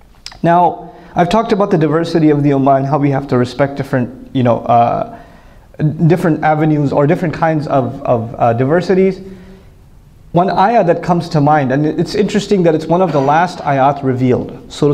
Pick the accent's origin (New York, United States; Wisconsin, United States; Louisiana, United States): New York, United States; I'm from New York, after all.